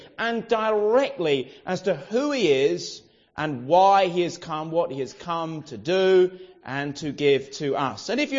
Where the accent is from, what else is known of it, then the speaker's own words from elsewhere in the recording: England, United Kingdom; These are familiar themes, aren't they, to us as English people.